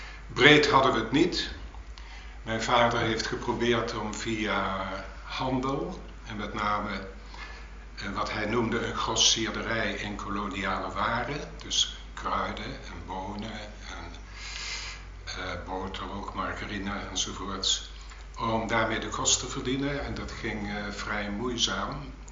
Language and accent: Dutch; Nijmegen, Gelderland, Netherlands; Ik ben geboren in Nijmegen in 1926 in een huis in de Arend-Noorduinstraat, dat is vlakbij het station.